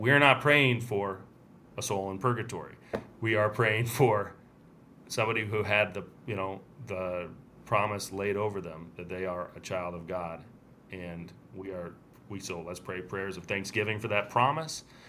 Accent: Ann Arbor, Michigan, United States; I grew up in Ann Arbor, like right next to a Concordia.

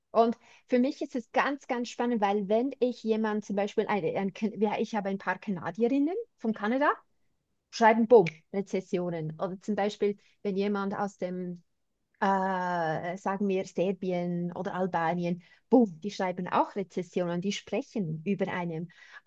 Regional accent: Switzerland; ich bin auch Neuseeländerin. Ich meine, ja, ich bin Schweizerin, aber ich bin schon ein bisschen anders, gell?

